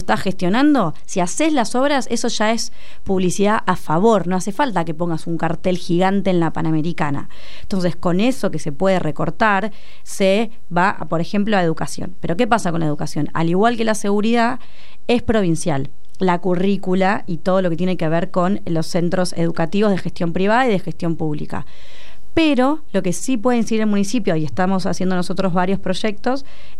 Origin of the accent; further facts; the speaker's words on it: San Isidro, Buenos Aires Province, Argentina; Sí, somos de San Isidro de toda la vida.